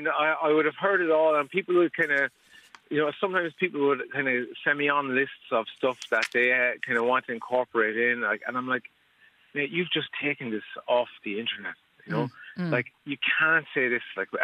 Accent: Tullamore, Offaly, Ireland; now in Skibbereen, Ireland; I live in Tullamore. I'm originally from Tullamore and moved down to Skibbereen a few years ago.

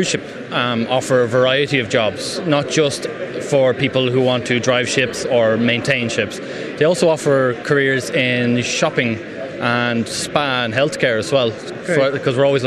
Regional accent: Wexford, Leinster, Ireland; So I'm originally from Wexford.

